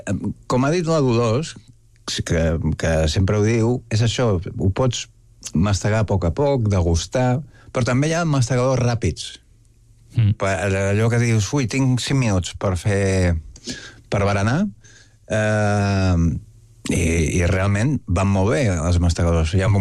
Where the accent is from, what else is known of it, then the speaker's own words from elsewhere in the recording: Mallorca, Balearic Islands, Spain; sóc de Mallorca